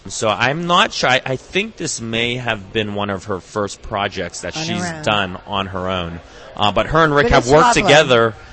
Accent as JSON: {"language": "English", "town": "Murrysville", "region": "Pennsylvania", "country": "United States", "tie": "born or raised there", "said": "Pittsburgh. I grew up in Murraysville, so I am a Pittsburgh native."}